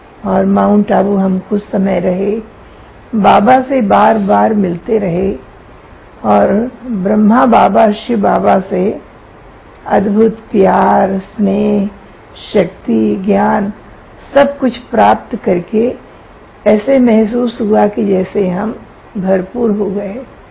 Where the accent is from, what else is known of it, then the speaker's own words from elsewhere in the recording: Varanasi, Uttar Pradesh, India; also born or lived in Pratapgarh; मेरा बचपन वाराणसी में बीता, शिक्षा आदि वहीं हुई।